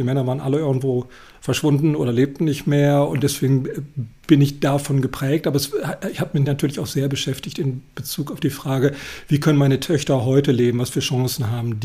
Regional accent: Cologne, North Rhine-Westphalia, Germany; Also ich komme ja aus Köln

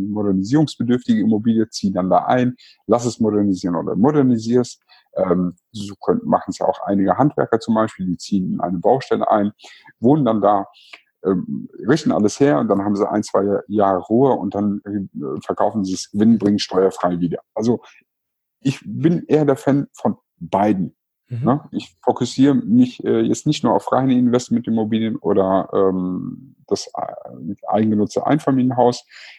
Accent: Cologne, North Rhine-Westphalia, Germany

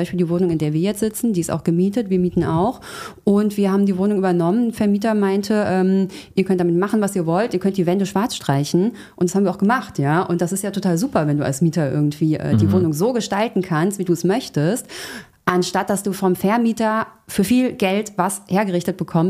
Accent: Frankfurt, Hesse, Germany; ich komme aus Frankfurt

